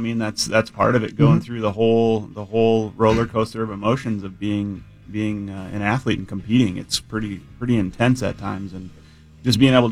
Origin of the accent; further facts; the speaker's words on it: Thief River Falls, Minnesota, United States; I grew up in Thief River Falls, Northwest Minnesota. We had curling for gym class, and I enjoyed it.